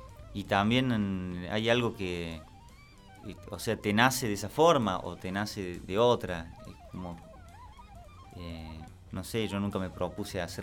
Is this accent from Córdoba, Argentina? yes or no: yes; Córdoba, Argentina; accent: cordobés; Es muy particular también nuestra forma de hablar, que nosotros no nos damos cuenta de eso. Yo no me escucho la tonada que tengo.